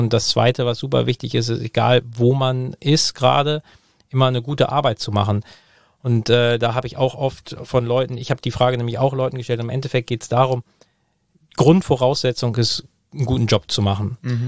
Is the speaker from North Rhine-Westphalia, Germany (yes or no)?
no; Hamburg, Germany; ich komme aus Hamburg, ich liebe Hamburg, ich habe meine Familie und Freunde alle